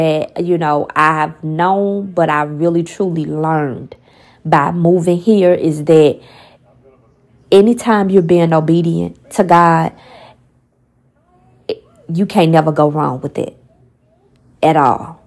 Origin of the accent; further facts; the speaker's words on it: St. Louis, Missouri, United States; now in Texas, United States; Me and my family just moved to Texas from St. Louis. I was born and raised in St. Louis, and of course, so were my children.